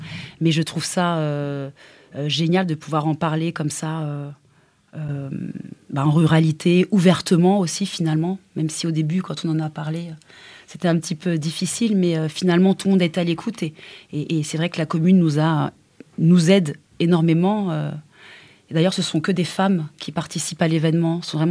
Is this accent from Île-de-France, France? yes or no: yes; Île-de-France, France; C'était en région parisienne, ouais.